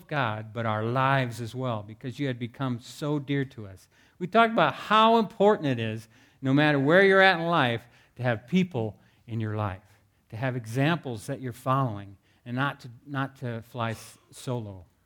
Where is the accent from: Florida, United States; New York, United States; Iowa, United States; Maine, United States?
Iowa, United States; You know, I grew up in Iowa. I grew up on a farm.